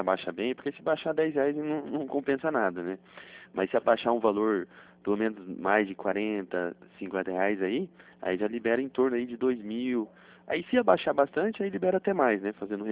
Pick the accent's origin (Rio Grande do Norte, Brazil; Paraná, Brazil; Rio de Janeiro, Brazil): Paraná, Brazil; Curitiba; eu sou de Curitiba mesmo.